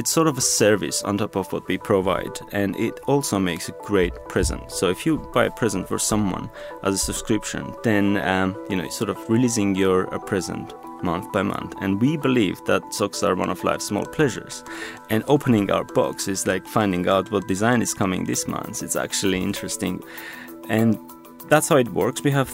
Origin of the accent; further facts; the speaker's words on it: Armenia; They are made in my hometown, back in Armenia, where Vahag is based